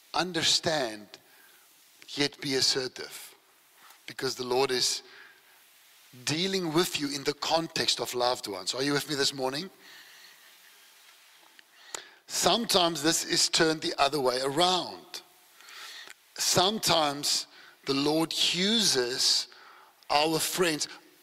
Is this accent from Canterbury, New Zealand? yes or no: no; Wellington, New Zealand; I grew up in Wellington, so it's quite a traditional place